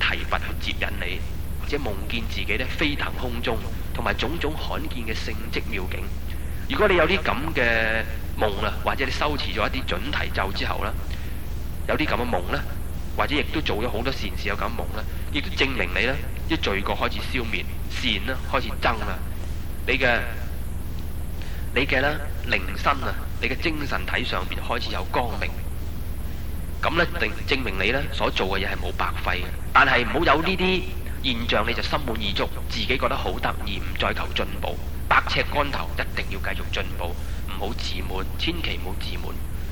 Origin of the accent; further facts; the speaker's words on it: China; 在我们中国人的天性里面是埋藏了，在我们心底扎根